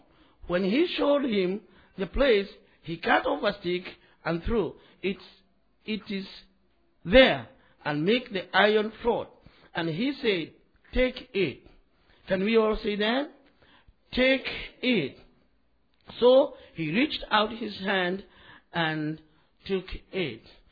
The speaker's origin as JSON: {"language": "English", "country": "Kenya", "said": "I'm from Kenya, Africa. Kenya is in East Africa."}